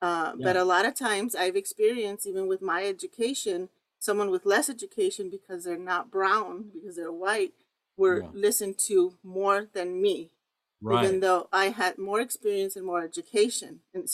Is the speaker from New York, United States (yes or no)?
no; Texas, United States; I grew up in South Texas in El Valle.